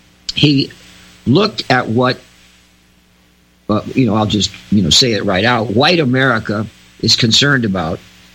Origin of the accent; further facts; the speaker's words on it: Pacific Palisades, California, United States; also born or lived in Santa Monica / Malibu; When I grew up in the Pacific Palisades, California, that's on the beach there between Santa Monica and Malibu, and I also lived in Santa Monica and Malibu, we didn't lock our door.